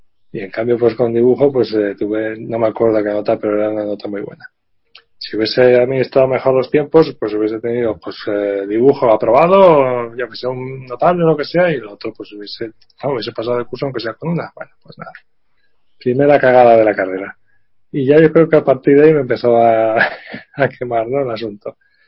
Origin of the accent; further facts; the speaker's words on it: Pamplona, Navarre, Spain; yo pues llegué a esa universidad siendo de Pamplona, pues lo más cercano pues esa universidad, no tenía intención de irme a alguna otra.